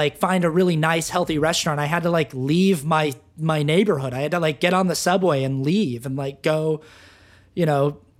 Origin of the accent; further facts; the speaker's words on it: Utah, United States; growing up in Utah, it's like, there are lots of good restaurants to go